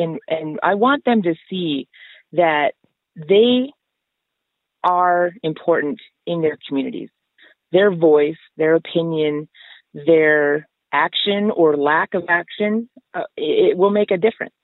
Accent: Flandreau, South Dakota, United States; I live in Flandreau, South Dakota, and I'm born and raised in Flandreau and moved back here

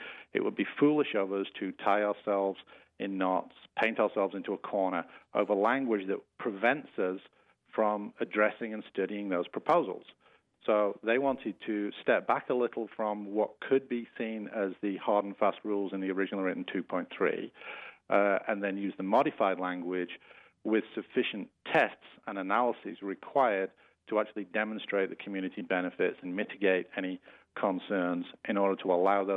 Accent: England, United Kingdom; I always express myself as being English. We are two people separated by a common language.

